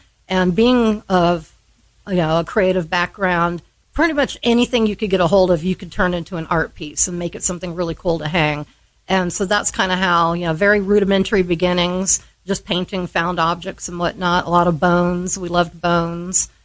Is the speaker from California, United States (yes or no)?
yes; California, United States; My big light bulb moment would have been after growing up in Orange County, which was very conservative, and getting accepted into the L.A. branch of Parsons School of Design, I moved out to Los Angeles at 18